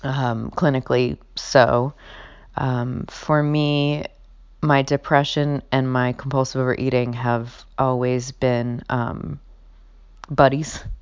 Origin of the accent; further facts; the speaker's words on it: New Orleans, Louisiana, United States; moved away as an adult; now in New York City, United States; I am from New Orleans and I went to college in New Orleans, so the first time I was away from home was when I graduated from college and moved to New York.